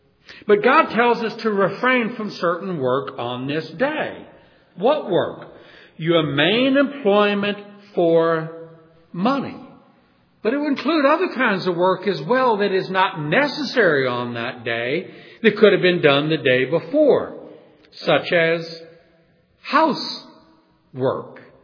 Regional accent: Deep South, United States; Now, I was raised in the Deep South in the old days where they used to have what's called blue laws.

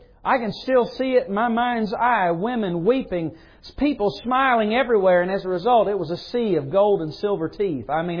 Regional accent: the South, United States; Now you have to remember, I was born and raised in the South. We're always friendly. We nod our head. We raise our eyebrows.

